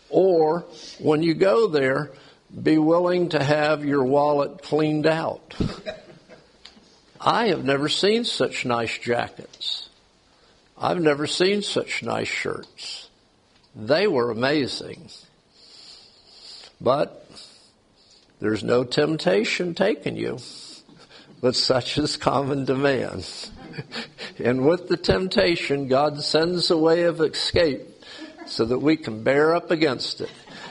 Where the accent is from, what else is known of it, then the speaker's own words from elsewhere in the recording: West Palm Beach, Florida, United States; also born or lived in Lake Worth; Now, I grew up in West Palm Beach in Lake Worth, Florida, and it was fun.